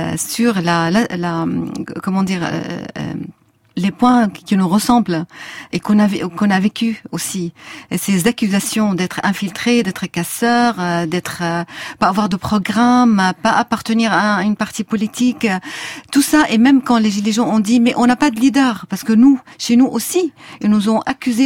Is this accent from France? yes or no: no; Syria; Moi, je suis chrétienne de Syrie. Je suis syrienne avant tout, mais je suis chrétienne quand il s'agit de l'islam.